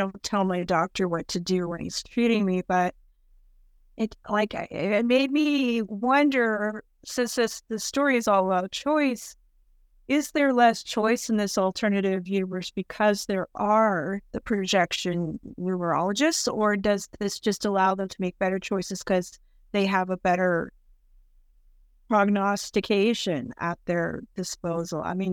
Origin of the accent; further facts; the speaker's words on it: Canada; I'm Canadian, so I thought maybe I just wasn't paying attention.